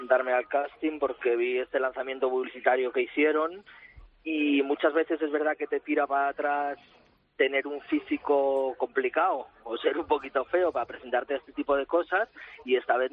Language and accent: Spanish; San Sebastián, Basque Country, Spain; Yo soy del norte.